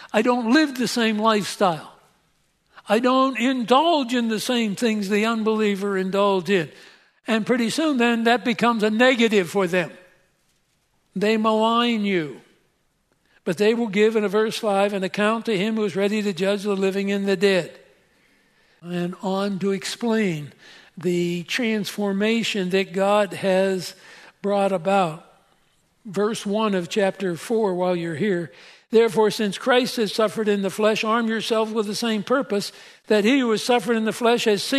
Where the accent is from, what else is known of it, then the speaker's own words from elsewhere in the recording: Pennsylvania, United States; Now, I'm from Pennsylvania. And we have Amish country there in Lancaster, Pennsylvania.